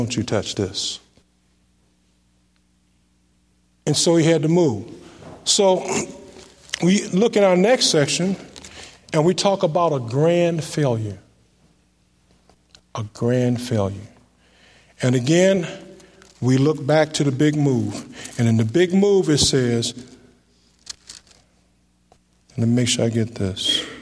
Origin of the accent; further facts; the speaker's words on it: Virginia, United States; And I grew up in Virginia, and when you grow up in Virginia, you see things a lot different.